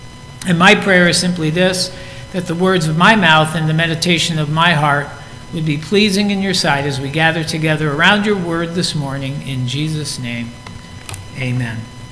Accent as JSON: {"language": "English", "region": "New York", "country": "United States", "said": "I'm from New York originally, and Mary's from Wisconsin"}